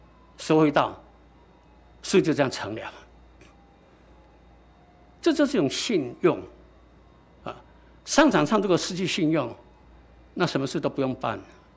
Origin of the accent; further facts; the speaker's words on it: China; 我们中国人造字，人言就是信。